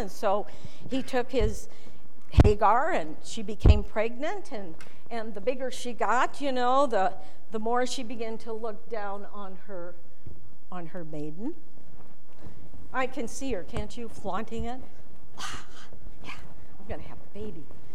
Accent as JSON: {"language": "English", "town": "Billings", "region": "Montana", "country": "United States", "tie": "born or raised there", "said": "I grew up in Billings."}